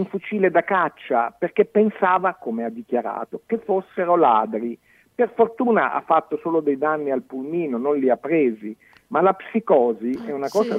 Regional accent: Umbria, Italy; io vengo dall'Umbria

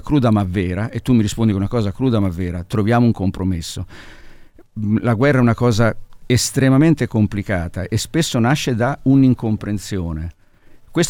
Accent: Tuscany, Italy; sono toscano di origine.

